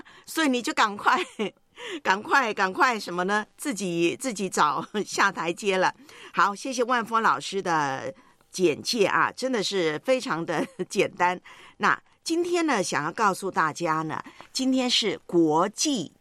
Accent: Taiwan; now in Hong Kong; 就是港飘了，因为我不是香港本地人嘛，我是从台湾来到香港，所以呢我就是港飘。

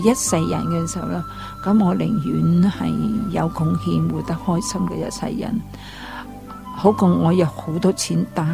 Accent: China; 是啊，我估计有阵时候我们中国人有个很奇特的一个危机，就是

